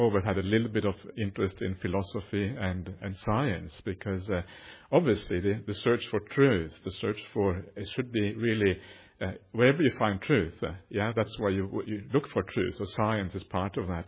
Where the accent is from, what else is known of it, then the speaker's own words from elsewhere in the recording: Norway; now in Australia; I'm actually an Aussie citizen now as well, so I'm kind of I call myself Auswegian, half Aussie, half Norwegian.